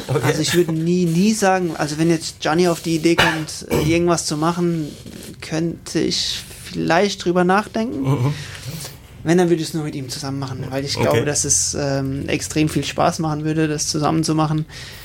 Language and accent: German; Rhineland-Palatinate, Germany; Also wir sind ja aus der Umgebung, von daher ist es für uns ja theoretisch Heimat, auch wenn wir Pfälzer sind, aber klar, nicht weit weg. Ich bin auch stolzer Pfälzer.